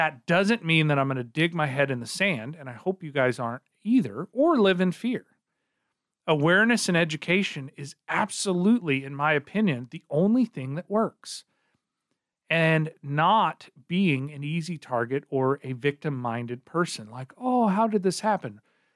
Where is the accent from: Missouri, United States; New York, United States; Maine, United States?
Missouri, United States; Joplin; So I'm originally from the Joplin area. So that was a little bit of a culture shock for me in both directions.